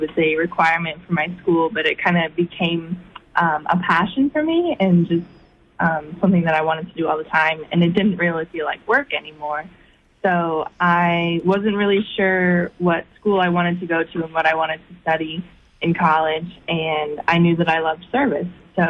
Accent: Denver, Colorado, United States; now in New Orleans, United States; to bring a little bit of my hometown from Denver down to New Orleans.

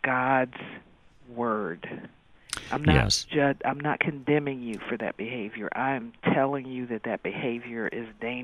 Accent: Midwest, United States; I'm actually from the Midwest. So

